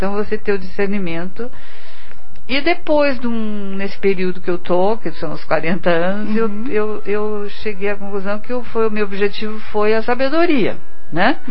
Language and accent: Portuguese; Curitiba, Paraná, Brazil; eu sou aqui de Curitiba, eu sou aqui de Curitiba, eu sou lá de Curitiba, que eles não sabiam nem onde ficava.